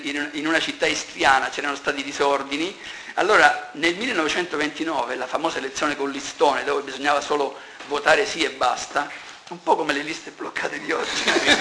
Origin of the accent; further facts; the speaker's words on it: Trieste, Friuli-Venezia Giulia, Italy; born there; I nostri figli sono nati nella Repubblica Italiana, ma tutti quanti siamo nati dalle stesse parti, siamo nati a Trieste e dintorni.